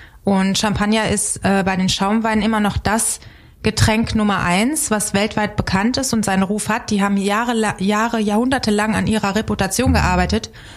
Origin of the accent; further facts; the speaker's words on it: Linz am Rhein, Rhineland-Palatinate, Germany; born there; Ich komme ja aus Linz am Rhein gebürtig, das ist da, wo die A in den Rhein mündet. Genau, Mittelrhein liegen wir mittendrin im Anbaugebiet